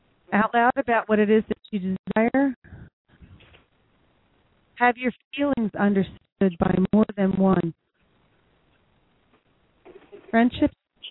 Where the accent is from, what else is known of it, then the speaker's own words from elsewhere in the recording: New Jersey, United States; We're from Jersey.